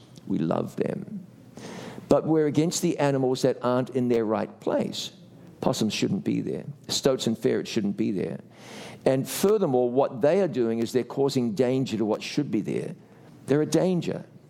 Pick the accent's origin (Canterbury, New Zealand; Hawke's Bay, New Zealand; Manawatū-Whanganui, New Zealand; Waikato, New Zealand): Waikato, New Zealand; an hour south of my hometown, there is a wee mountain, Maunga Tautari.